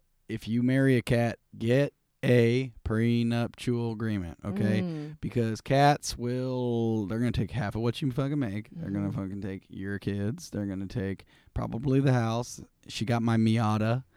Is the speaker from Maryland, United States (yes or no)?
no; Cincinnati, Ohio, United States; born there; yeah, I was born in Cincinnati, so that's kind of a way of life.